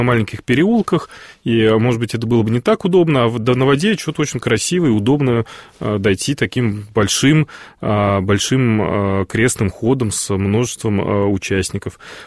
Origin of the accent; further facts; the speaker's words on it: Moscow, Russia; Все мы, москвичи, как правило, каждое воскресенье, или не каждое воскресенье, пореже